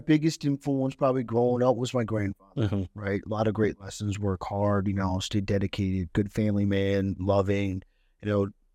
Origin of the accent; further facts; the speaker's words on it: Cleveland, Ohio, United States; where are you from again? Because I'm always like, I'm from Cleveland. I let everybody know.